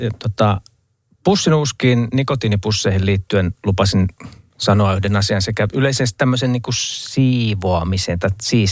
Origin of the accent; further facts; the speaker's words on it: Luumäki, South Karelia, Finland; pidin yhdet juhlat kotikunnassani Luumäellä tuossa viime syksynä